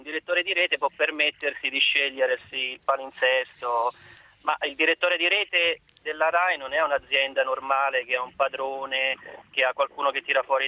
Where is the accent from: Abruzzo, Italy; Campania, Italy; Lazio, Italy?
Abruzzo, Italy; now in Ferrara, Italy; io sono abruzzese anche se sono a Ferrara